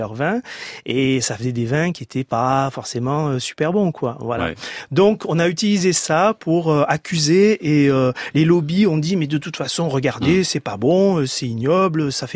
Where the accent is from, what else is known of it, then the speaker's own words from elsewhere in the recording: Occitanie, France; On est originaire des Cévennes